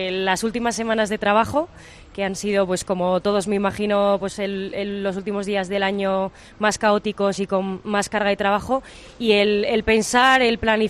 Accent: Bilbao, Basque Country, Spain; now in Madrid, Spain; mi marido es de Málaga, yo soy de Bilbao, pues el punto de unión ha sido Madrid.

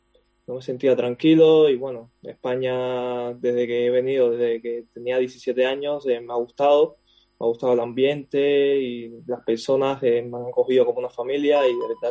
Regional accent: Havana, Cuba; Soy de La Habana.

